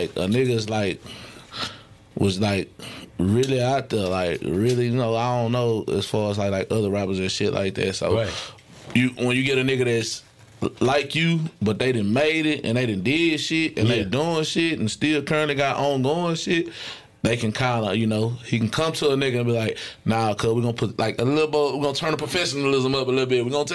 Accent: Lakewood, United States; I'm from Lakewood, so we was just doing us.

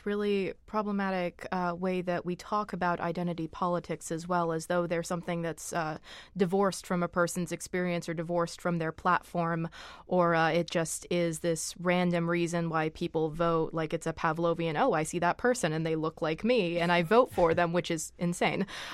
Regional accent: Boston, Massachusetts, United States; by virtue of being a Bostonian, by virtue of being a Dorchester resident

